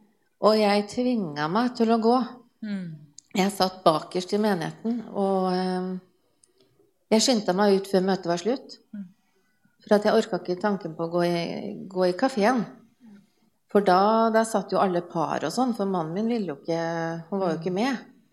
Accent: Halden, Østfold, Norway; jeg er fra Halden.

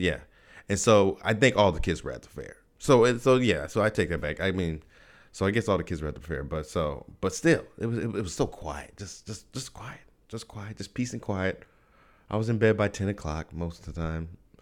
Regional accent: Idaho, United States; moved away as an adult; now in California, United States; I grew up in Idaho, but no, I went out there, haven't been in a while, man.

